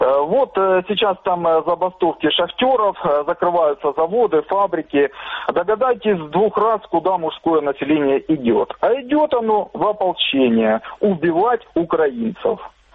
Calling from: Kramatorsk, Donetsk Oblast, Ukraine; Краматорск.

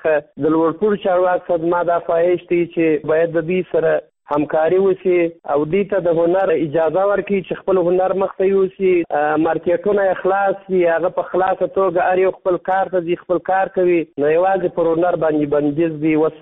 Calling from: Kandahar, Afghanistan; زه د کندهار ولایت څخه ستاسو سره په تماس کې یم. زه د کندهار ولایت یو شوقي سندرغاړی یم.

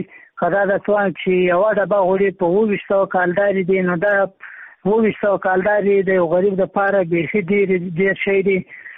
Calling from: Maiwand, Kandahar, Afghanistan; همدا لازه د میوند ولسوالۍ څخه در سره په اړیکه کې یم.

